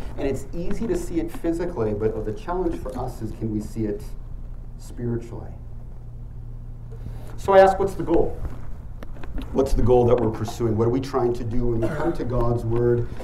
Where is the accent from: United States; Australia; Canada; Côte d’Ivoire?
Canada; My experience in the West, Canada, I'm Canadian, in the US, Western Europe, we travel there